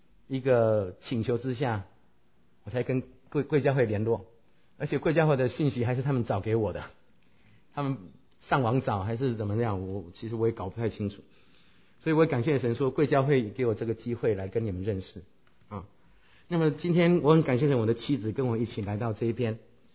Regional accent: Taiwan; 我虽然在台湾长大，可是我父亲是湖南人，我们湖南骡子这个脾气是很厉害的

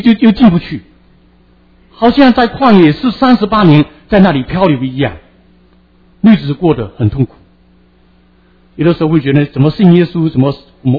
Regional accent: Fuzhou, Fujian, China; 因为我以前小的时候在福州小孩的时候

